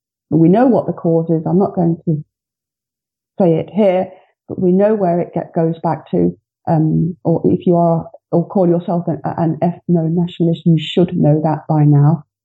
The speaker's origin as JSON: {"language": "English", "town": "Leicester", "region": "East Midlands", "country": "United Kingdom", "tie": "born or raised there", "said": "I'm a Leicester girl. I was born and bred in Leicester. I've grown up in this multicultural society that has been in Leicester for very, very many years."}